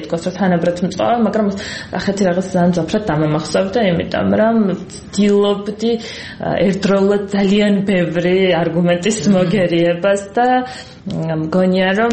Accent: Zugdidi, Samegrelo-Zemo Svaneti, Georgia; სადაც მე თვითონ ზუგდიდელი ვარ

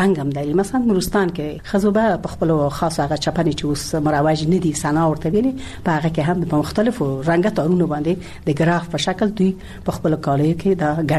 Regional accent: Ghazni, Afghanistan; born there; زه په غزنی کې زیږیدلې ما

